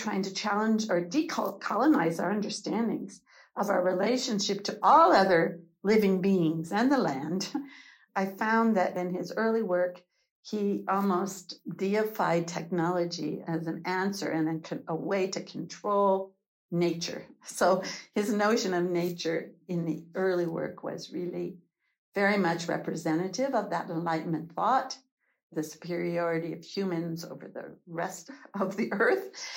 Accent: Toronto, Ontario, Canada; Paulo Freire was in Toronto, in my hometown, offering a course at the Ontario Institute for Studies and Education.

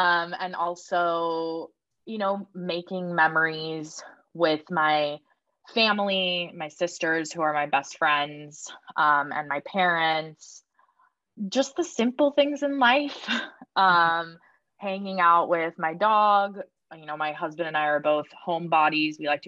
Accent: Atlanta, Georgia, United States; And I'm not from LA. I'm from Atlanta, Georgia.

